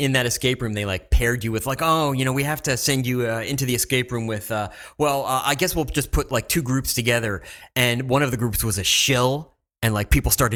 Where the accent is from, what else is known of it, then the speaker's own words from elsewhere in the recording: New York, United States; I actually had heard of him, being a New Yorker.